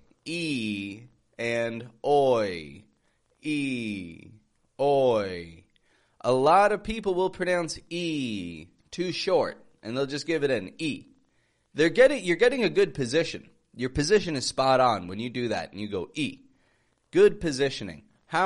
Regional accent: Toronto, Ontario, Canada; now in Mexico; I'm from Toronto, Canada, living in Mexico.

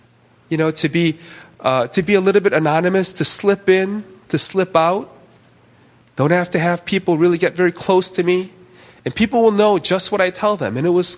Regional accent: Chicago, Illinois, United States; moved away as an adult; now in South Korea; See, I'm from Chicago, and I've been in Chicago for about 30 years.

